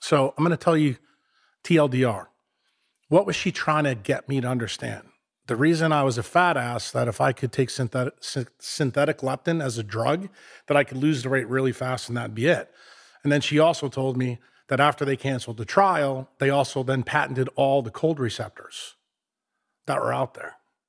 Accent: New York City, New York, United States; I'm from New York City. I spent my entire childhood either playing baseball, football, street hockey, or in the Museum of Natural History.

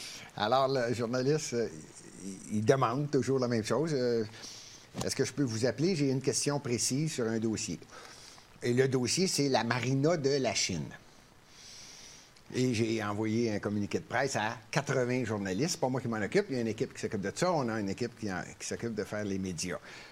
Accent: Montreal, Quebec, Canada; born there; je suis né à Montréal. J'ai acheté la maison que mon père a achetée de son père. Tu sais, je suis probablement le plus vieux résident à Montréal.

